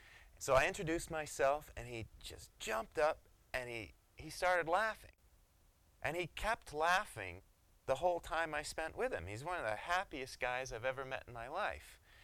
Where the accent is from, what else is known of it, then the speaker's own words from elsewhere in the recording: Arizona, United States; when people heard I was from Arizona and interested in water